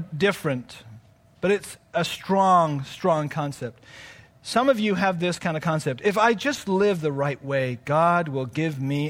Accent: England, United Kingdom; born there; I grew up in the Anglican Church. I was born in England, so I went to the Church of England, which is exactly the same as the Anglican.

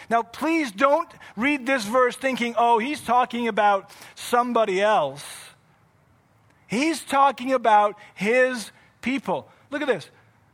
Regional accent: England, United Kingdom; now in Canada; because I was from England, Union Jack, I loved, that's what set me apart from all of these other Canadians.

